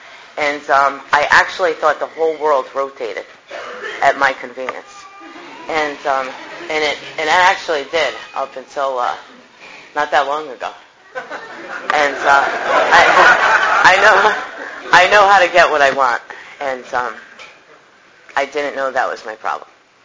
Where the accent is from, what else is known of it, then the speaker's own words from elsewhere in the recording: Connecticut, United States; I'm from Connecticut, and I was born of a 16-year-old mom and a 17-year-old dad.